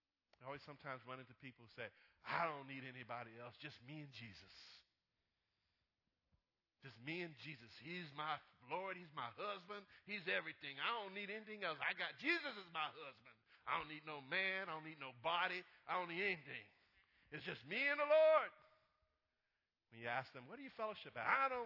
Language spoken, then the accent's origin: English; United States; I was born right here in America. Yes, sir, buddy. I'm an American.